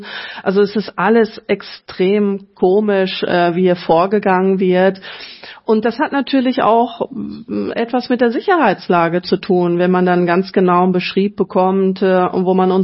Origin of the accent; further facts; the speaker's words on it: Germany; ich bin eben keine Journalistin, ich bin deutsche Politikerin